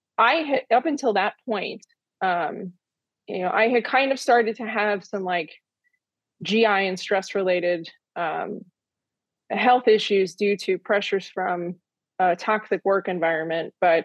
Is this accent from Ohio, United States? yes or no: yes; Columbus, Ohio, United States; I'm from Columbus, Ohio. So was near Ohio State's campus in a duplex living